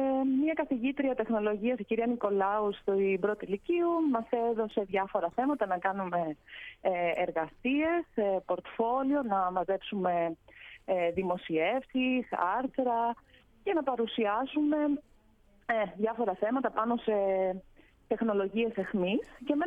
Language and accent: Greek; Rhodes, South Aegean, Greece; η καταγωγή της μητέρας από τα Δωδεκάνησα μας οδήγησε οικογενειακώς στη Ρόδο, οπότε από μικρό παιδί μεγάλωσα και πήγα σχολείο στη Ρόδο. Mm-hmm. Οπότε στην καρδιά μου είμαι ροδίτισσα